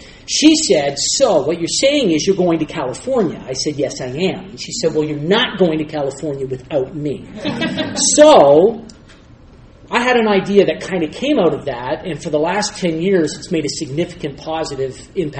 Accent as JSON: {"language": "English", "region": "Eastern Canada", "country": "Canada", "said": "so we're from Eastern Canada and not from Western Canada"}